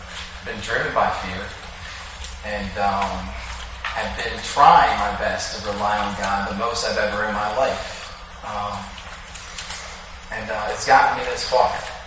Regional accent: Philadelphia, Pennsylvania, United States; I'm from Philadelphia, South Philly. Most of the time, it was me and my mom and my sister. We grew up pretty poor.

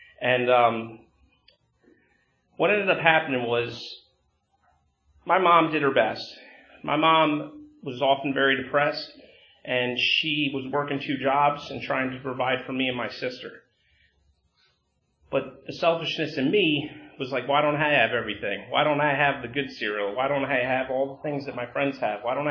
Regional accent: Edison, New Jersey, United States; I grew up in central New Jersey. I grew up in Edison, New Jersey.

